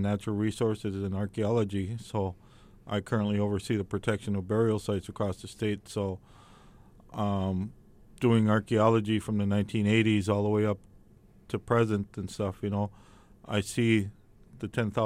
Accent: Minnesota, United States; I'm from the Leech Lake Band of Ojibwe. I currently live in Cass Lake, Minnesota.

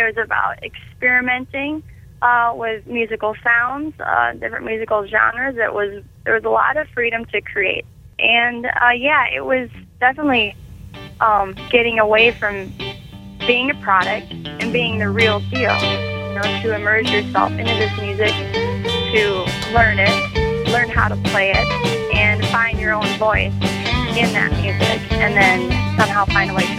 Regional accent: Lakefield, Minnesota, United States; I grew up in Lakefield, Minnesota. It's just in the southwestern corner of the state.

